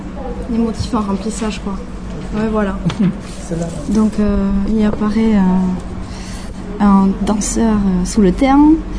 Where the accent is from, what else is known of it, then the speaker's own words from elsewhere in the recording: Irouléguy, Nouvelle-Aquitaine, France; je suis originaire d'Irulegui et j'habite à Biarritz.